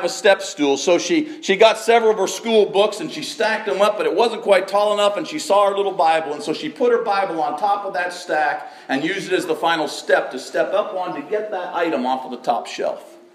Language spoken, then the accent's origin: English; Clearfield, Pennsylvania, United States; When I was a young man, growing up in Clearfield, Pennsylvania, my dad always being a preacher, I obviously was always in church.